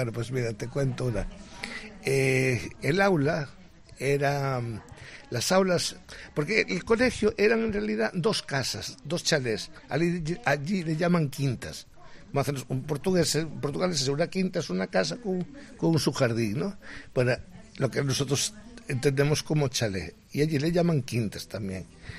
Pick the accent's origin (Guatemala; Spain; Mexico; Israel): Spain; Galicia; Sí, pero en este caso todos somos gallegos esta vez y tal.